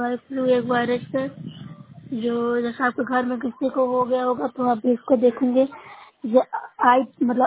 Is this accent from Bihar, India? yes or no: yes; Nursarai, Bihar, India; मैं नौसरा ब्लॉक से हूँ, जिला नालंदा के निवासी हूँ।